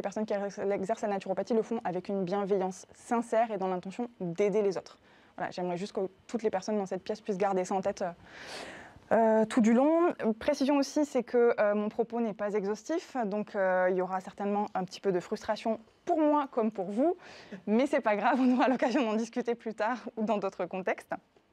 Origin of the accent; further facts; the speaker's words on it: Toulouse, Occitanie, France; Moi, je suis née à Toulouse, j'ai grandi à Toulouse, j'exerce à Toulouse.